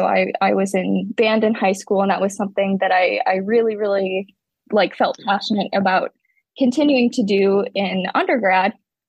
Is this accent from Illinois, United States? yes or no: yes; Illinois, United States; I grew up about 60 miles south of Chicago, in a pretty rural area.